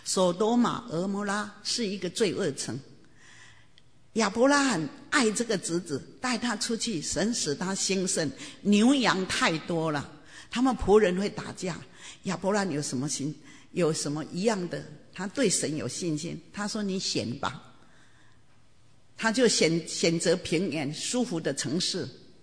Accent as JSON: {"language": "Chinese", "region": "Taoyuan", "country": "Taiwan", "tie": "born there", "said": "我说哎呦他好厉害，怎么知道我是桃园出生的。"}